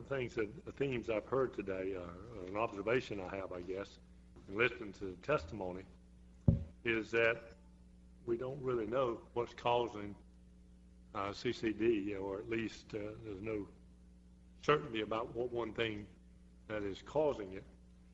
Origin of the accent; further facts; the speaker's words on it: North Carolina, United States; You know, my home state of North Carolina, we have always grown some fruits and vegetables